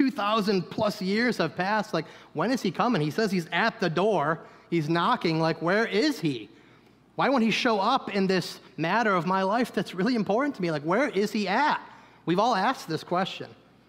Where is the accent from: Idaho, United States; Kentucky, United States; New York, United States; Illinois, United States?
New York, United States; Eden; I grew up in Eden, New York, about 20 minutes south of here, so it was in farm country that I lived.